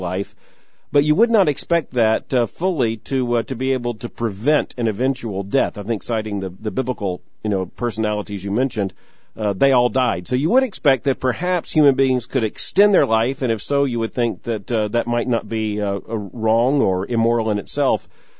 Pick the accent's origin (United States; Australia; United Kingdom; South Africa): United States; Florida; Growing up in Florida, I was told